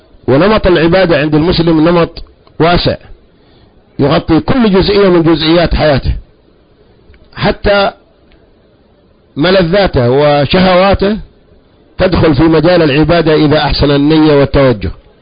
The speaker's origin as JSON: {"language": "Arabic", "town": "Abha", "region": "Asir", "country": "Saudi Arabia", "tie": "born there", "said": "من مواليد مدينة أبها، وكنت أذكر تاريخ الميلاد ولا يعني أتردد ولا أبالي"}